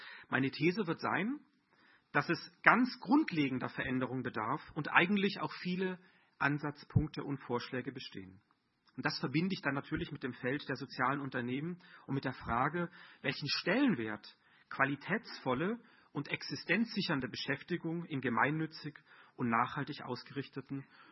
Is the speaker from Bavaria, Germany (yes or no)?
no; Mainau, Baden-Württemberg, Germany; ich komme vom Bodensee, bin in der mittelständischen Gastronomie aufgewachsen auf der Insel Mainau